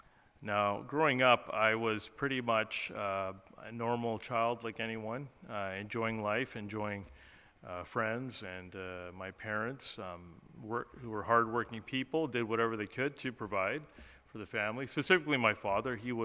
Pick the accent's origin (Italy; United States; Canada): Canada; Ontario; I've been to Ontario before. I grew up in Ontario from I believe 1980 to 89, or even earlier. So I was here growing up. I have some roots here in this province.